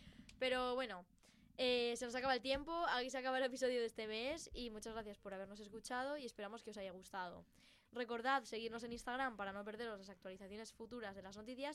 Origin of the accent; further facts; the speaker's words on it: Novelda, Valencian Community, Spain; Claro, es que yo soy de Novelda.